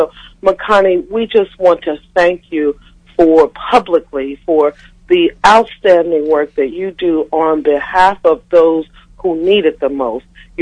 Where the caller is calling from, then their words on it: Washington, District of Columbia, United States; I'm calling from Washington, D.C.